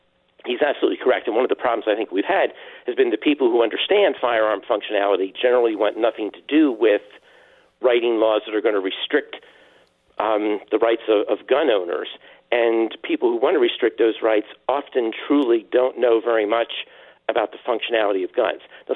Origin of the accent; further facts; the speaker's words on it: Pennsylvania, United States; I'm originally from Pennsylvania, where hunting is also popular.